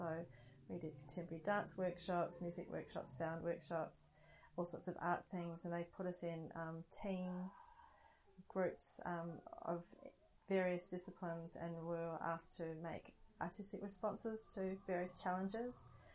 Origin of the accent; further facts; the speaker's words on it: Melbourne, Victoria, Australia; I grew up in Melbourne. Yeah, in a very leafy suburb with a creek down the bottom of my street.